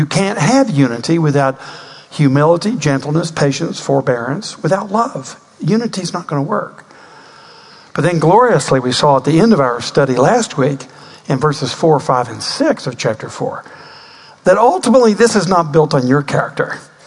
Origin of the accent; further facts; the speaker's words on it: Southern United States, United States; But I want to say, as a Southerner, as I was walking across the old Montgomery Highway, I could have sworn I saw a squirrel with a parka on.